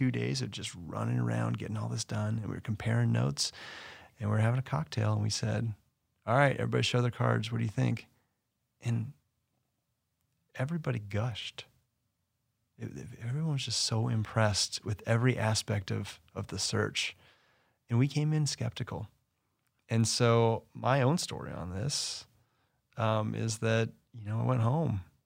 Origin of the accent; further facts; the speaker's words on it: Los Angeles, California, United States; The LA market is great. It's my hometown. I love LA.